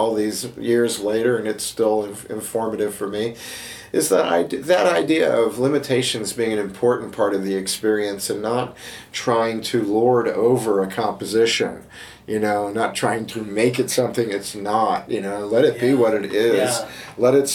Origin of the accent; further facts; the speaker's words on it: East Coast, United States; now in West Coast, United States; That's why I moved from the East Coast, where I grew up, to the West Coast, where I've lived ever since, because I wanted to distance myself from Europe.